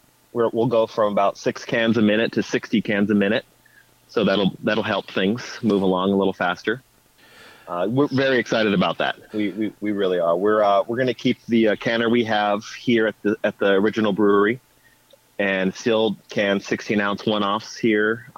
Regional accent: San Diego, California, United States; I grew up in San Diego, big beer city, knew a lot of people at breweries.

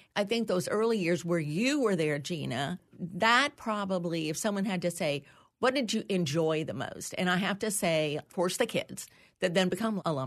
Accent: New York City, New York, United States; I grew up in New York City, and my father was a professional fashion photographer for many, many years. My mother was a model.

